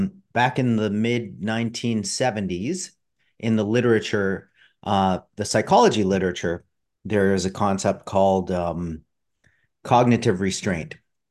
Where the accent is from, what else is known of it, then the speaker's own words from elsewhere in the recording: California, United States; accent: Californian; Yeah, that's right. That's where I get my accent from.